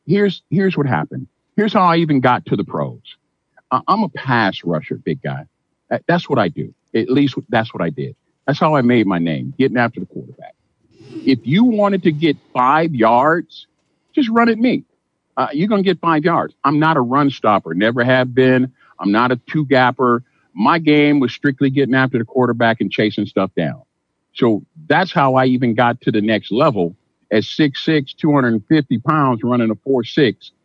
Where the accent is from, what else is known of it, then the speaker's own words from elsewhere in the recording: Midwest, United States; Always, you know, because I'm from the Midwest.